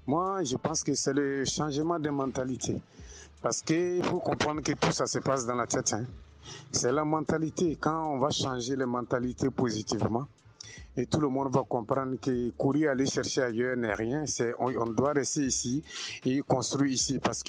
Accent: Côte d’Ivoire; Déjà en Côte d'Ivoire, tu sais, chez nous, en Côte d'Ivoire, parce que c'est là où moi j'ai grandi

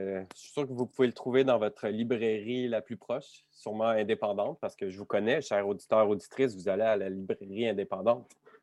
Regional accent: Quebec City, Quebec, Canada; Là, je dois avouer à tout le monde, je viens de Québec.

